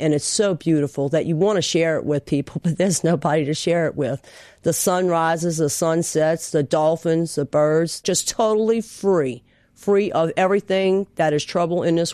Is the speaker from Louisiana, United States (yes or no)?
yes; Happy Jack, Louisiana, United States; I'm from southeastern Louisiana in Plaquemines Parish. Growing up in Happy Jack was a really wonderful event.